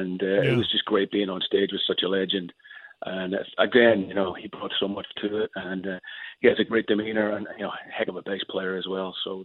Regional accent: Northern Ireland, United Kingdom; And as a kid growing up in Northern Ireland, we were so starved at that time of bands coming over to play

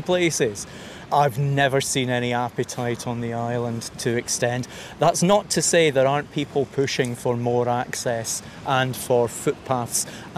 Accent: Scotland, United Kingdom; also born or lived in England; now in Isle of Man; I mean, as you say, I grew up in Scotland. I've worked in England. I've lived and worked in the Isle of Man for the last 22 years.

